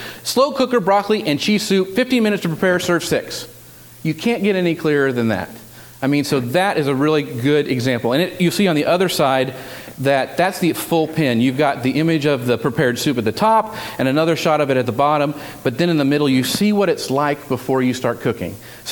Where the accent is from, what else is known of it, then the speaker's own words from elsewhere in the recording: Texas, United States; You know, Texas skillet. I'm from Texas, so yeah. I ate this for breakfast.